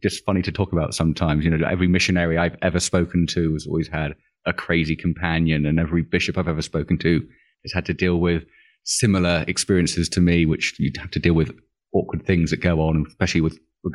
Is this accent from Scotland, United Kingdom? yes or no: no; South West England, United Kingdom; also born or lived in Utah, United States; Yes, I am Cornish. I'm far southwest of the UK. Lived there most of my life.